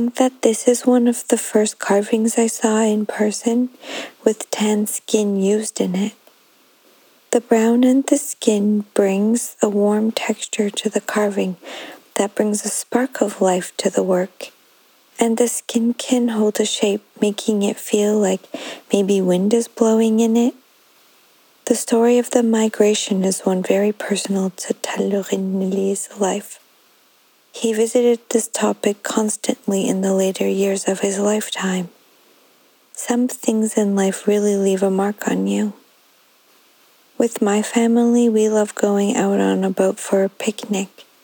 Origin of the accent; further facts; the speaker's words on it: Inukjuak, Quebec, Canada; a member of the curatorial team. I'm from Inuktuak, Nunavik.